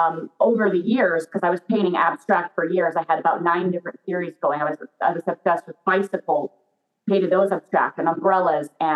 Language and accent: English; Iowa, United States; now in Los Angeles, United States; It's been my guiding light since I grew up in Iowa in the middle of the United States. And been able to travel. I live in Los Angeles now